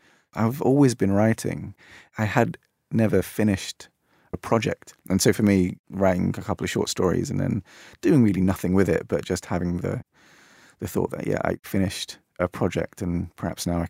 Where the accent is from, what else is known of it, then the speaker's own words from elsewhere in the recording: London, United Kingdom; the experience of growing up in London. London to me is language, it's music.